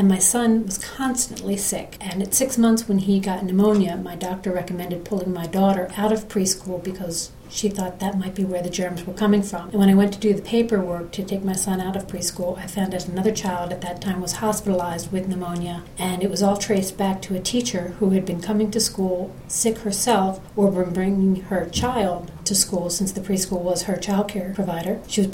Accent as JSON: {"language": "English", "town": "Auburn", "region": "Maine", "country": "United States", "said": "I'm from Auburn, Maine."}